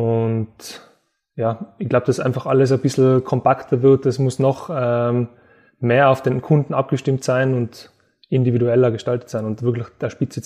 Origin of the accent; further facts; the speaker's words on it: Innsbruck, Tyrol, Austria; sowas möchte ich mal am Berggiesel machen. Und das möchte ich in meiner Heimatstadt machen